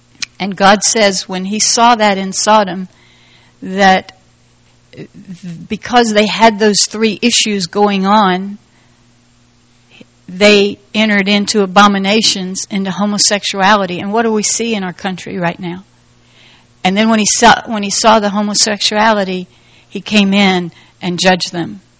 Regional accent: Miami, Florida, United States; born there; I was born in Miami, Florida. My dad was an alcoholic.

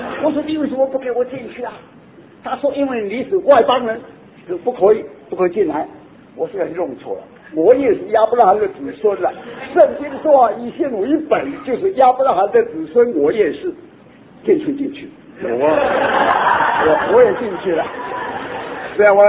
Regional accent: China; 但是无论如何，我是中国人

